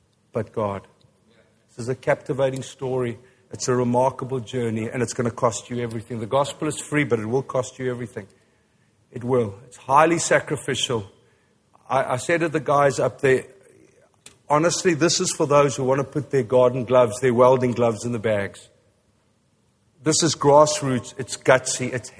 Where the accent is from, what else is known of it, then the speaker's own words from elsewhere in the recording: Vanderbijlpark, Gauteng, South Africa; born there; every day I think of the fact that I was born in Vanderbijl Park. I'm an Afrikaans kid, and I remember walking Kaalfoot on the farm.